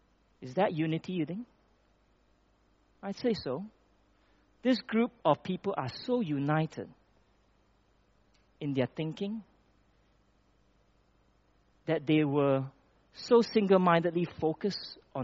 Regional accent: Malaysia; I grew up in Malaysia, so close to Cambodia.

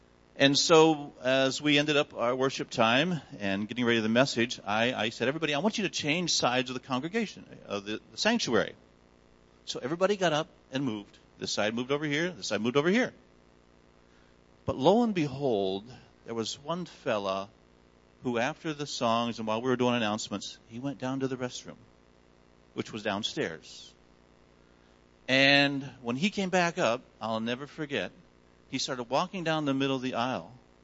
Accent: United States; born there; I was born in America.

